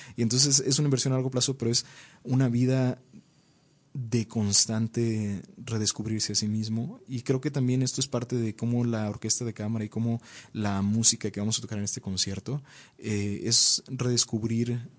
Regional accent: Durango, Mexico; born there; Yo les dije, no soy de Ciudad de México. Tengo la fortuna de haber nacido en Durango.

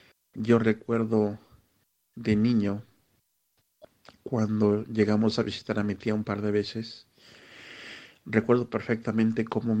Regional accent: Cuernavaca, Morelos, Mexico; de Cuernavaca y voy a contarles una pequeña historia

